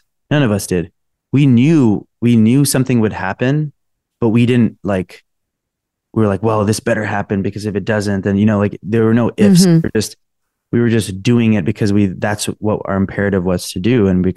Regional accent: Los Angeles, California, United States; I mean, I'm from Los Angeles, not that crazy.

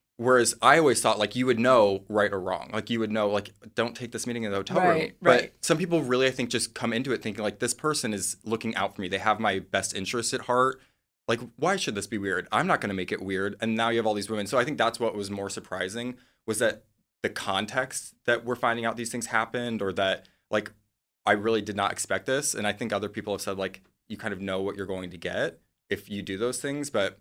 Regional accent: Midwest, United States; I'm from the Midwest, you see it from the outside, and it's all very sparkly and exciting.

